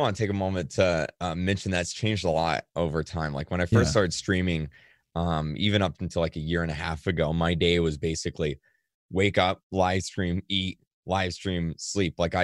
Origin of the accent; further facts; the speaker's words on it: Macclenny, Florida, United States; cause I grew up in McClinney, Florida, which is a very rural, like country town in Florida. It has like 2,500 people into there.